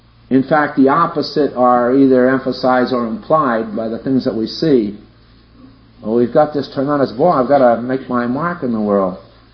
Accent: New England, United States; and I come from New England, and there this concept is full-blown.

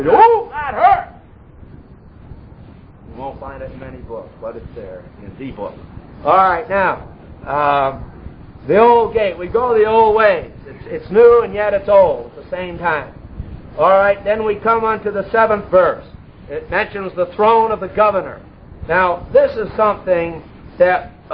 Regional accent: New England, United States; Now, I come from New England. New Englanders are independent.

